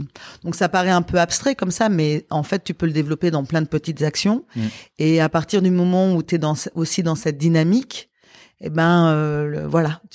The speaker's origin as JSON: {"language": "French", "town": "Paris", "region": "Île-de-France", "country": "France", "said": "et moi, je suis une Parisienne"}